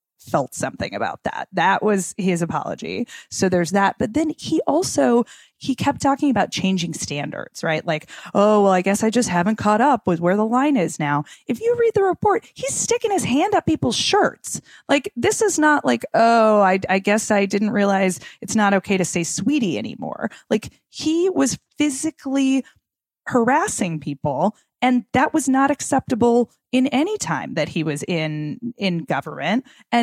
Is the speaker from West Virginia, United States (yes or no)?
no; Minnesota, United States; I'm from Minnesota. I liked Al Franken, but we've got a great senator now in Tina Smith.